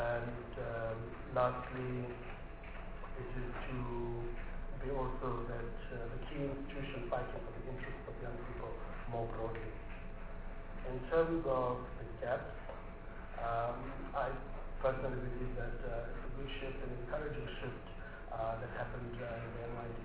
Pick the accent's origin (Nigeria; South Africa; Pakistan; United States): South Africa; East London, Eastern Cape; I'm born and bred in East London, small town in the Eastern Cape, after which I studied towards a mechanical engineering degree at the University of Cape Town